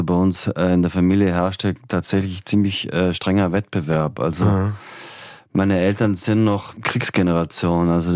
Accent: Feldkirch, Vorarlberg, Austria; Also es ist ein kleiner Ortsteil von Feldkirch tatsächlich, wo ich herkomme.

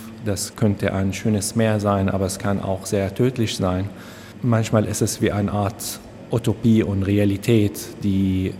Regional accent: Damascus, Damascus Governorate, Syria; German is a second language; moved away as an adult; now in Germany; Ich bin in Damaskus geboren und aufgewachsen. Dort habe ich Malerei studiert. 2011 bin ich wegen dem Studium nach Deutschland gekommen.

